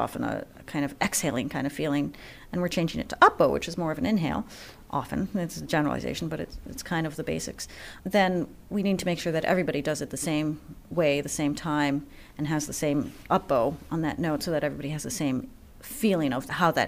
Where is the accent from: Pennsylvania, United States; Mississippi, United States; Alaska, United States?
Pennsylvania, United States; Philadelphia; also born or lived in Boston, United States; I feel like I grew up in Philadelphia, having lived here in 1985 till I was 16.